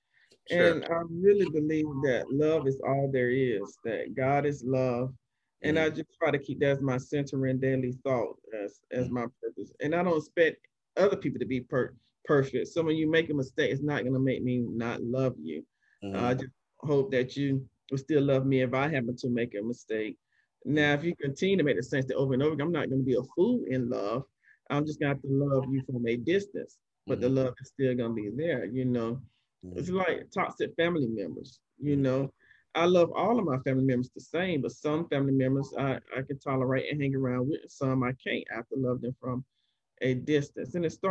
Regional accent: Columbus, Georgia, United States; I grew up in Columbus, Georgia. I didn't see it anywhere there until I moved to Atlanta. But when we moved to Florida, Jerry got stationed in Florida

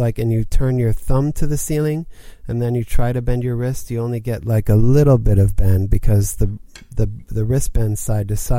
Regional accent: North Carolina, United States; also born or lived in Northeast, United States; I grew up in the East Coast, Northeast, until I was around age 10. And then my family moved to North Carolina.

